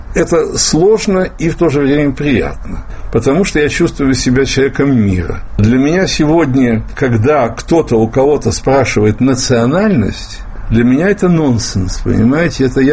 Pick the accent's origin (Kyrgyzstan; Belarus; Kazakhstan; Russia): Russia; Moscow; Я думаю, что я больше москвич все-таки.